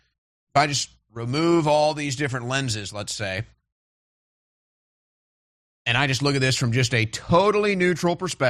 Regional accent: St. Louis, Missouri, United States; I can go to my hometown of St. Louis.

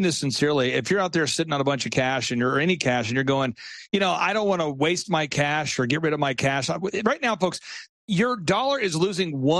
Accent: Minnesota, United States; I grew up in Minnesota

